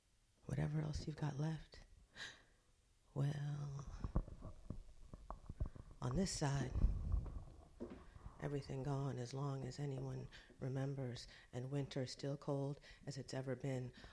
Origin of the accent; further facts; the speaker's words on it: United States; well, I'm an American, so it's often rather violent.